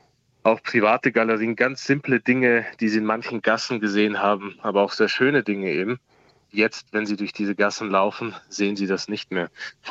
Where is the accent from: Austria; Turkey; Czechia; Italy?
Austria; ich bin, wie Sie schon gesagt haben, geboren und aufgewachsen in Österreich, aber ein Stück Heimat hat mir wohl immer irgendwo gefehlt. Und natürlich wusste ich auch, dass meine Wurzeln woanders liegen.